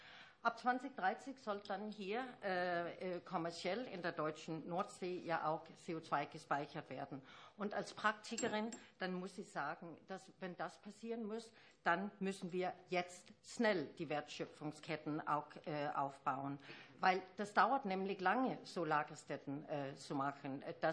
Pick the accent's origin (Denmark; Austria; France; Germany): Denmark; German is a second language; Und in Dänemark, in meinem Heimatland, dann haben wir schon gezeigt, wie das vor sich geht.